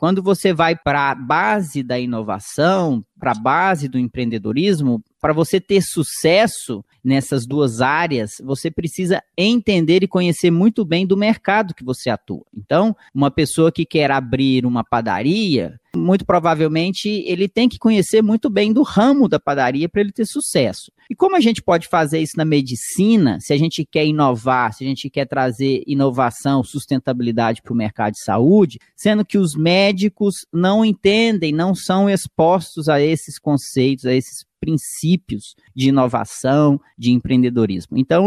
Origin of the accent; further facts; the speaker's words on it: Minas Gerais, Brazil; now in São Paulo, Brazil; Eu sou mineiro, fiz faculdade na Federal de Minas, na UFMG, e depois fiz residência lá em Belo Horizonte, no Hospital das Clínicas da UFMG, vim para São Paulo em 2011